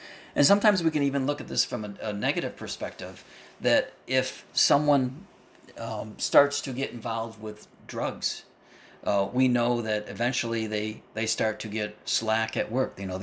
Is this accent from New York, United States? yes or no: yes; New York, United States; also born or lived in Mansfield, Ohio / Michigan / Illinois; I was born in Mansfield, Ohio. We moved to Michigan, and then I was in Illinois, and then I moved to New York in Western New York, and probably when I was around the age of 4 or 5.